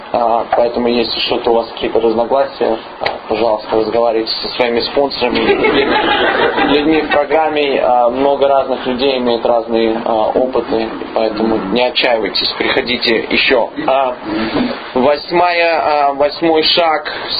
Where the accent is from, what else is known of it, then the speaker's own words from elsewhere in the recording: Minnesota, United States; Я из Миннесоты